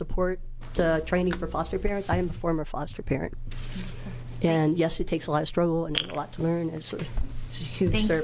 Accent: Portland, Oregon, United States; I'm from North Portland and live in the Coley District. I'm formerly homeless in Portland.

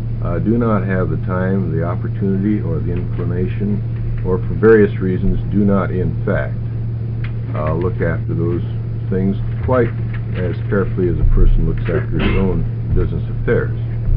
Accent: Medford, Oregon, United States; I'm from the Cutthroat Medford, Oregon Bar

